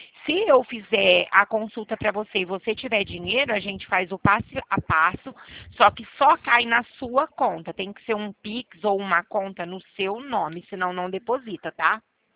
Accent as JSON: {"language": "Portuguese", "town": "Viradouro", "region": "São Paulo", "country": "Brazil", "said": "trabalho em Bebedouro e eu sou de Viradouro."}